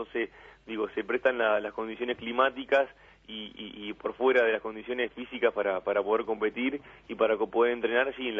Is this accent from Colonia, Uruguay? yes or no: yes; Colonia del Sacramento, Colonia, Uruguay; No, de la ciudad mismo de Colonia.